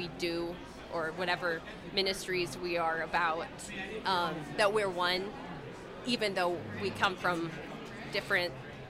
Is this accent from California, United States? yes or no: no; Niles, Michigan, United States; Yeah, I'm from Niles, Michigan, but I'm connected with Evangel Heights United Methodist in South Bend.